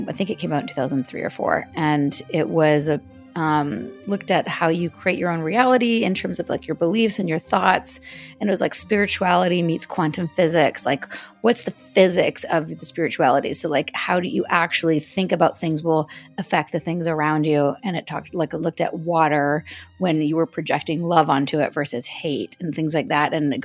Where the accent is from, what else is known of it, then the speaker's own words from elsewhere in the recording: Vancouver, British Columbia, Canada; now in Atlanta, United States; I'm from Vancouver, Canada originally. I now live in Atlanta, Georgia.